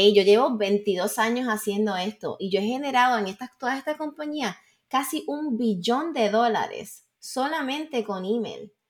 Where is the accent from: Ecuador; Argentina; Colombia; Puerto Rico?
Puerto Rico; Sí, boricua. Yo soy boricua para que tú lo sepas, ¿sabes?